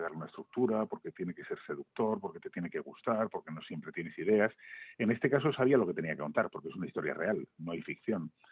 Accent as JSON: {"language": "Spanish", "town": "Guadalajara", "region": "Castilla-La Mancha", "country": "Spain", "tie": "born or raised there", "lives_now": "Madrid, Spain", "said": "nací en Madrid, pero me siento más alcarreño. Yo nací en Madrid y en cuestión de horas mis padres me cogieron de el hospital y me llevaron a vivir a Guadalajara y allí mis primeros 18 años de vida hasta que me instalé en Madrid."}